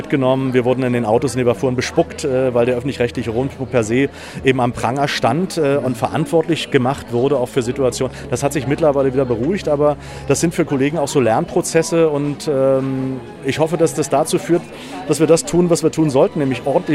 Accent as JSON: {"language": "German", "region": "Brandenburg", "country": "Germany", "tie": "born or raised there", "said": "ich stamme selbst aus der Region, bin also selbst in einem Kohlerevier geboren, habe Eltern und habe das selbst auch erlebt, die Wende"}